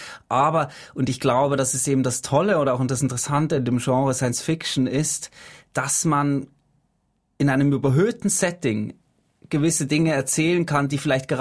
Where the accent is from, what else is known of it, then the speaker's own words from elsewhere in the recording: Switzerland; Ich bin in der Schweiz aufgewachsen, ich kenne die Berge sehr gut